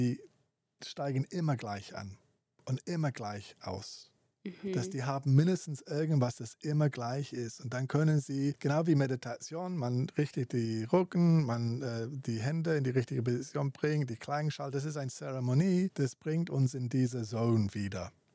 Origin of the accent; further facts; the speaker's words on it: England, United Kingdom; German is a second language; Ich bin Engländer und ich kenne mich gut